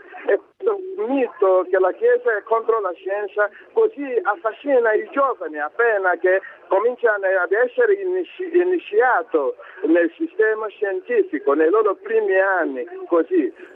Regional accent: Nigeria; Italian is a second language; siccome io sono nigeriano, avevo cresciuto come un giovane

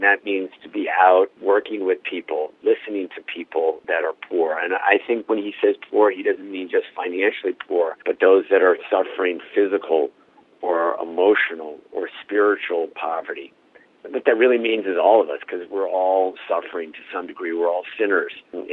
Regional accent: United States; it forces me as an American, but as a human being, to look at the way I live

